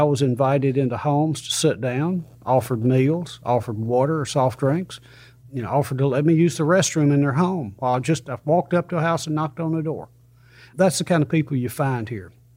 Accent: Dawsonville, Georgia, United States; I'm from Dawson, but we're just the fastest driving people.

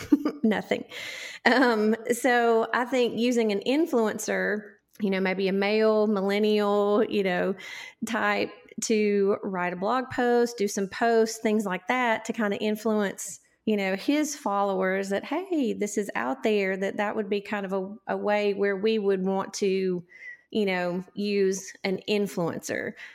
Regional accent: Alabama, United States; because I grew up in North Alabama and of course I've moved away and for a little while and came back

